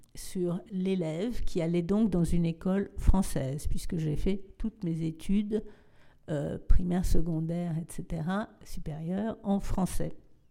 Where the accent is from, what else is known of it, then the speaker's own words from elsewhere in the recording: Paris, Île-de-France, France; also born or lived in Brooklyn; Je suis née à Brooklyn, j'ai été élevée à Paris.